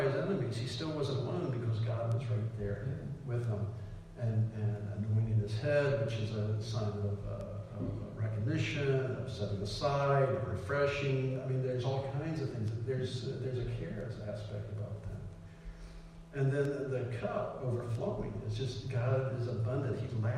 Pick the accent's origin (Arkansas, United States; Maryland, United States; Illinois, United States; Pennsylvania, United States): Maryland, United States; Suitland; Reminding me of when I was growing up in Suitland, Maryland as a kid, we would do that.